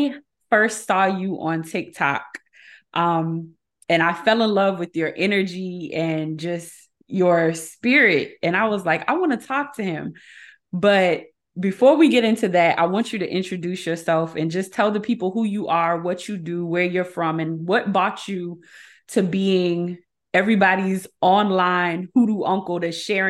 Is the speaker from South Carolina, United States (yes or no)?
yes; Beaufort, South Carolina, United States; I'm from Beaufort.